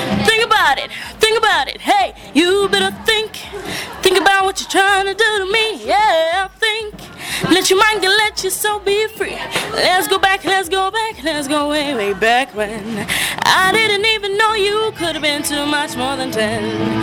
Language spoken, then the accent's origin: English; Malta; I come from Malta.